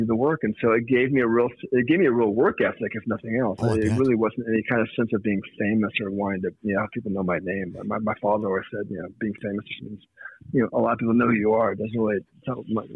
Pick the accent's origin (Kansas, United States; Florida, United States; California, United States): California, United States; Hollywood; I grew up in Hollywood, California. Mm-hmm. I grew up in around show business.